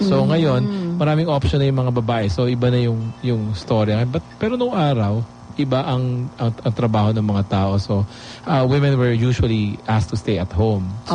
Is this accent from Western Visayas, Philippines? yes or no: no; Manila, Metro Manila, Philippines; So, taga Sampaloc ako, Manila.